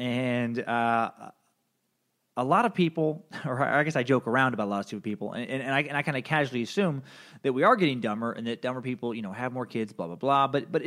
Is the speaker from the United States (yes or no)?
yes; United States; Because I'm an American. So why aren't we smarter?